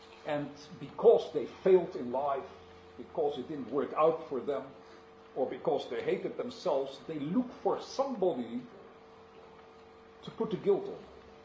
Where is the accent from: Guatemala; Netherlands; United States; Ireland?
Netherlands; English is a second language; You will have to get used to my English. I'm originally from Holland, and that explains my accent